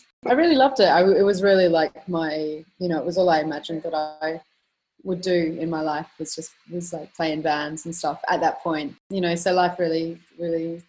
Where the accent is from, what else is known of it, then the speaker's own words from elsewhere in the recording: Perth, Western Australia, Australia; also born or lived in Sydney; And then sort of when I moved to Sydney from Perth, I got more into like psychedelic music and shoegaze and post-punk